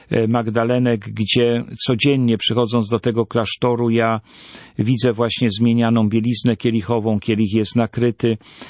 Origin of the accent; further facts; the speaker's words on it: Jelenia Góra, Lower Silesian Voivodeship, Poland; Bardzo się ucieszyłem wymienieniem Jeleniej Góry, bo to moja rodzinna miejscowość